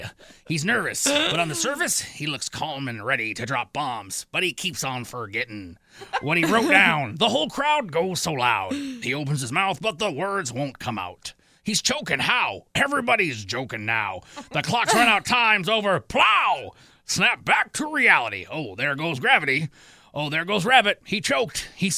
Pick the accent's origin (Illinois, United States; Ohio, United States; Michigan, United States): Michigan, United States; I'm glad, that I got this because I am from Michigan, so of course I'm